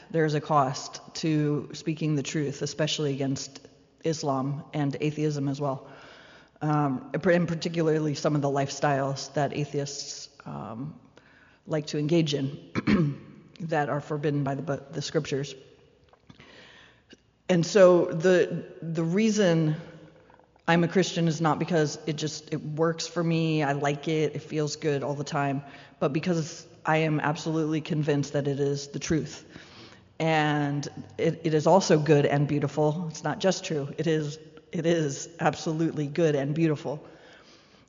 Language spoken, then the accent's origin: English; United States; certainly in America, which is my home country